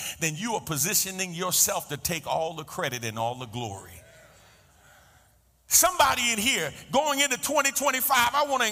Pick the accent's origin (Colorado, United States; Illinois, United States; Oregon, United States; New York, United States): New York, United States; accent: New York; Just in case my New York accent is clouding the words that are coming out.